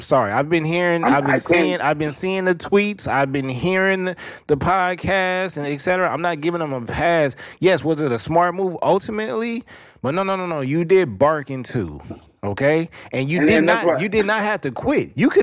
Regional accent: Inglewood, California, United States; I was born in Centinella Hospital, which is in Inglewood, California, directly across the street from the Forum. That's where I was born at.

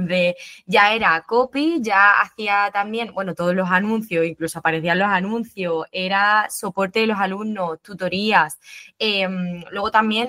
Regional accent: Cádiz, Andalusia, Spain; yo que soy de Cádiz, allí las oportunidades laborales son opositar

